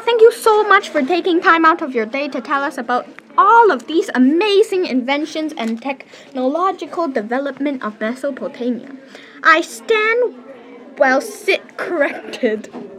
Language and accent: English; United Kingdom; I'm British, and … then this is Tech Up Time